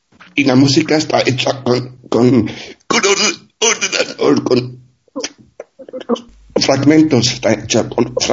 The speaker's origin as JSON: {"language": "Spanish", "country": "Germany", "tie": "born or raised there", "moved": "as an adult", "lives_now": "Spain", "said": "Yo crecí en Alemania, hasta los 18 estuve en Alemania, ¿no?"}